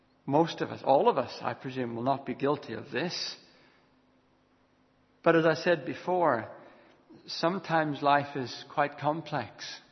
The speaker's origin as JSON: {"language": "English", "country": "United Kingdom", "said": "I find that a real challenge as a Christian living as a British citizen."}